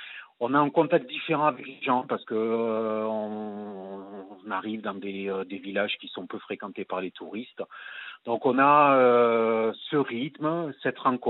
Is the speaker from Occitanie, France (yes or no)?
yes; Saint-Gaudens, Occitanie, France; now in Toulouse, France; moi, je suis de Saint-Gaudens, j'habite Toulouse